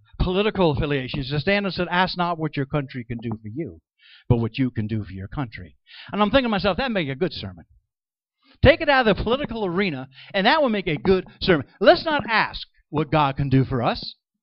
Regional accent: Middletown, New York, United States; my hometown of Middletown, New York

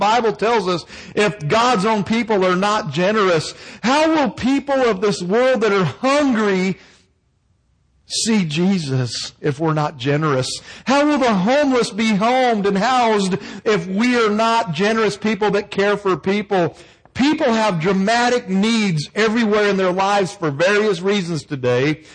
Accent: Gilbert, Arizona, United States; Now, I grew up in Gilbert

